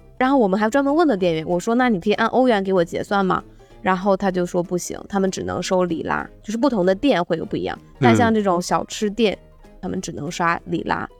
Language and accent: Chinese; China; 我本来以为作为中国人被针对了